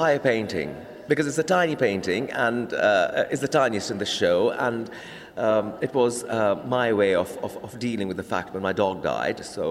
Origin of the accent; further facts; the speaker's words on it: India; now in England, United Kingdom; So I'm from India, and I'm in England.